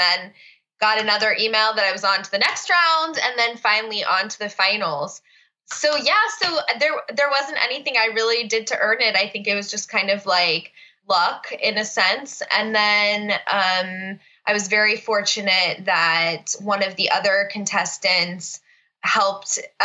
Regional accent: Fairfax, Virginia, United States; born there; I was born in Fairfax, Virginia, which is not far away from where I live now in Leesburg, Virginia.

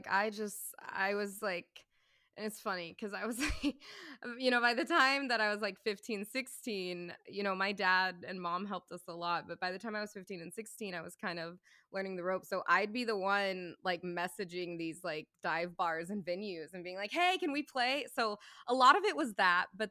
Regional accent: Texas, United States; now in Los Angeles, United States; I was originally from Texas, so you know, when the band kind of broke up, I just thought, I'll bite the bullet and I'll move out to LA, become a solo artist.

